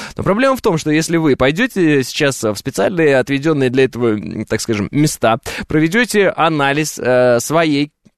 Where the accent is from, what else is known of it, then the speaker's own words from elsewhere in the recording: Russia; Ну и что, я теперь татарин или монгол, или татаро-монгол, или кто я? Да нет, я русский.